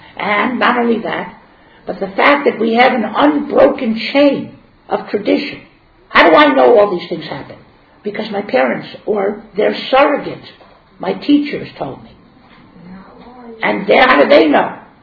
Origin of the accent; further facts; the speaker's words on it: Miami, Florida, United States; I come from Miami, so that's the Orange Bowl, whatever you want.